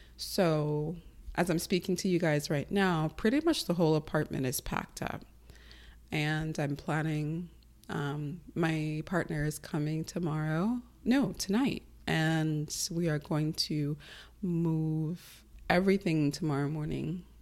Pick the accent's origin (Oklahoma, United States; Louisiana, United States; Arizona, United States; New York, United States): New York, United States; moved away as an adult; And I grew up in New York, so it's not really moving to a new place. It's less about moving to a new place and more so about returning home.